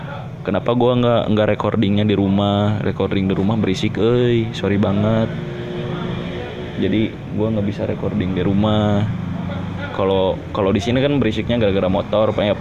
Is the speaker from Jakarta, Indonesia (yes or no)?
no; Garut, West Java, Indonesia; also born or lived in Sumedang / Bandung; gue lahirnya di Sumedang, jadi gue di Sumedang cuma lahir doang gitu, ikut lahir doang, udah tinggal mah di Bandung, tapi gedenya di Garut. Gede di Garut itu gara-gara gue emang pesantren di Garut itu 6 tahun kan